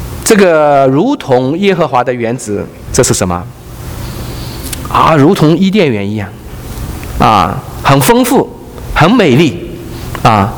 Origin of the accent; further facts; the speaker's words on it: Yangtze River Delta, China; 我的老家是在长江三角洲的平原啊，所以是中国大陆人口最密集的地方啊